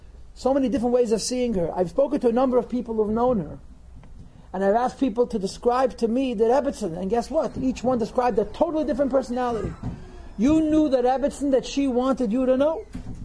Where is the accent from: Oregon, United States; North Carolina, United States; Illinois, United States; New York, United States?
New York, United States; Crown Heights; I grew up in Crown Heights. This is a fact. I grew up in Crown Heights, and I'm a young guy, but I'm not that young.